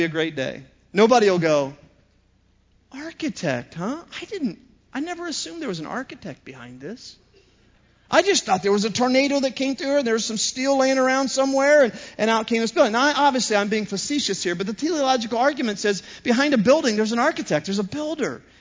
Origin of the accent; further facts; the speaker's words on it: Newark, Ohio, United States; And I'm a hick from Newark, Ohio, so this really speaks to me.